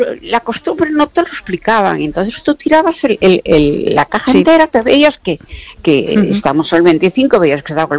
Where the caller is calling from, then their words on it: Ourense, Galicia, Spain; de Orense.